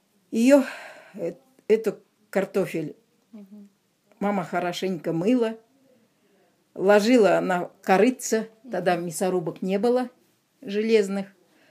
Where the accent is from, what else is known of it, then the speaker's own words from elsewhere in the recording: Abakan, Khakassia, Russia; born there; Родилась. Город Абакан, Красноярский край. Это, в общем, называется Хакасия.